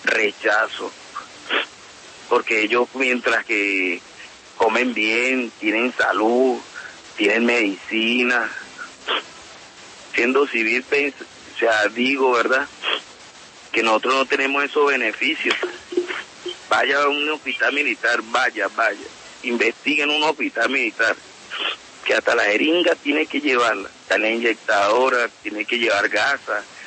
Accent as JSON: {"language": "Spanish", "country": "Venezuela", "said": "en mi país, en mi nación, juré proteger mi país, juré proteger el pueblo venezolano."}